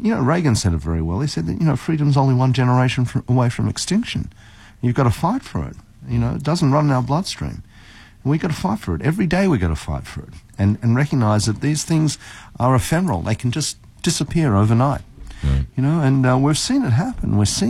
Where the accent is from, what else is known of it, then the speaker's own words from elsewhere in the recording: Melbourne, Victoria, Australia; moved away as an adult; now in Los Angeles, United States; I grew up in Melbourne, Australia.